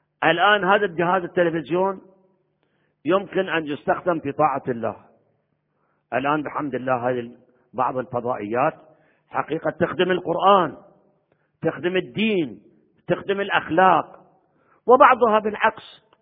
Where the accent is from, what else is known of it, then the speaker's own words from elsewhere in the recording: Iraq; وأنا جايكم من العراق الذي مر بأدوار بزمن